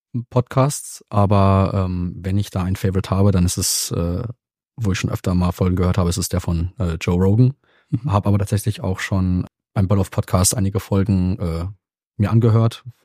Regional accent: Germany; also born or lived in Sweden / United States; now in Bielefeld, Germany; Ich bin tatsächlich in Schweden geboren und aufgewachsen bin ich in Deutschland und in den USA. Ich habe ein bisschen anderen Werdegang als die meisten, aber ich bin jetzt auch schon mittlerweile seit 10 Jahren hier in Bielefeld

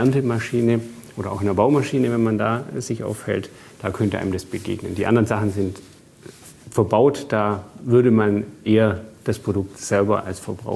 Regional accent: Bavaria, Germany; Ja, ich bin im Allgäu aufgewachsen.

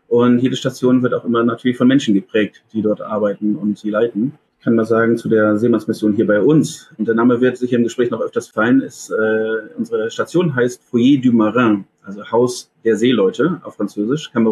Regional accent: South Africa; Also ich bin in Südafrika aufgewachsen, habe da auch nochmal gearbeitet

